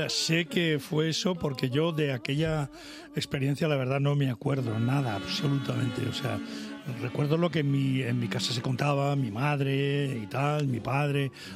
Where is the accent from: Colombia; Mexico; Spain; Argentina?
Spain; Madrid, Community of Madrid; born there; also born or lived in Basque Country; Bueno, yo nací en Madrid, sí. A los 17 días me llevaron al País Vasco.